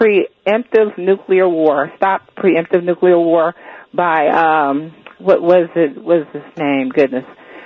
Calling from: Los Angeles, California, United States; From L.A.

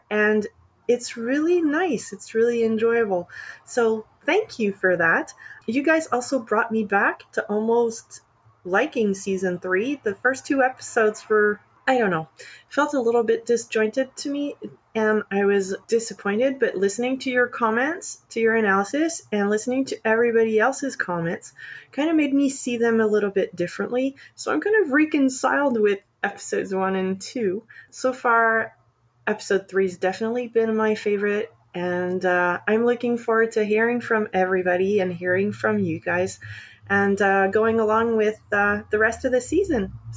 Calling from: Montreal, Quebec, Canada; I'm calling from Montreal, Quebec.

